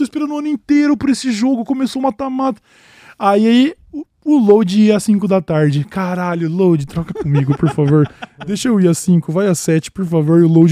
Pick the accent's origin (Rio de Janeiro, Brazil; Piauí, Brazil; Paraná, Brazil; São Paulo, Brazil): São Paulo, Brazil; accent: meio paulista, meio caipira; uma pessoa tipo eu, assim, do interior. Eu tenho um sotaque meio paulista, meio caipira, meio não sei o quê.